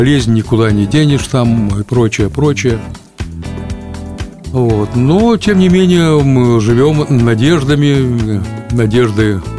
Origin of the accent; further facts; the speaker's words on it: Donetsk Oblast, Ukraine; Сегодня, когда я переживаю вместе со всей Донецкой областью, поскольку я сам дончанин.